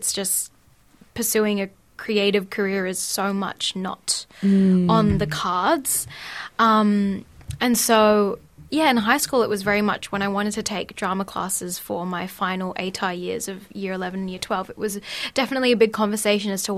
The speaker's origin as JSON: {"language": "English", "town": "Perth", "region": "Western Australia", "country": "Australia", "tie": "born or raised there", "also_born_or_lived": "Cebu, Philippines", "said": "I was born in Cebu, but we moved to Australia, to Perth, when I was like 1 year old. So I've been raised in Perth."}